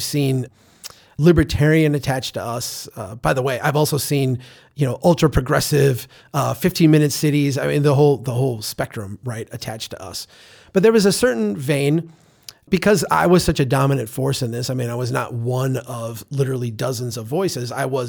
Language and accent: English; Minnesota, United States; I come from Minnesota. Minnesota is, you know, the home of Hubert Humphrey and Walter Mondale. We're very progressive in our politics. Yet the whole time I grew up, we were represented by two Republicans.